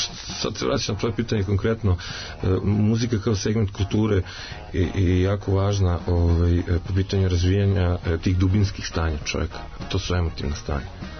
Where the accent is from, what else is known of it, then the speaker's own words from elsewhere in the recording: Valjevo, Šumadija and Western Serbia, Serbia; pošto sam kao klinac živio u Valjevu